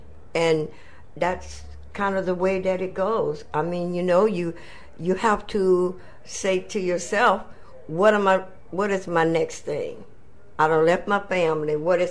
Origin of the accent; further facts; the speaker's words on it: New Orleans, Louisiana, United States; now in San Francisco, United States; Well, I came from New Orleans, Louisiana. I had a certified nursing assistant certificate already.